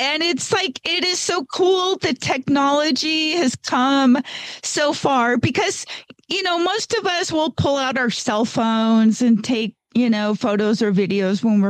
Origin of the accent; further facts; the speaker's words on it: Gardnerville, Nevada, United States; from Gardnerville, Nevada.